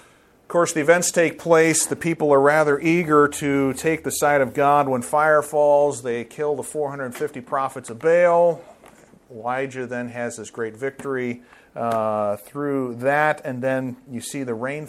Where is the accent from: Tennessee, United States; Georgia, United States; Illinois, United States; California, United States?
Illinois, United States; Chicago; also born or lived in South Carolina / Wisconsin; I would say that I'm a Midwesterner. I grew up in Chicago, Illinois area. I grew up there, went to college down in South Carolina. Ended up being in Wisconsin for 5 years